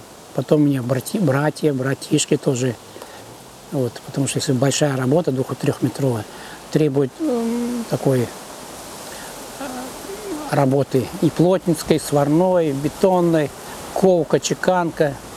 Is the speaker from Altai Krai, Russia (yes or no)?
yes; Altai Krai, Russia; born there; Я родился в Алтайском крае в 1957 году.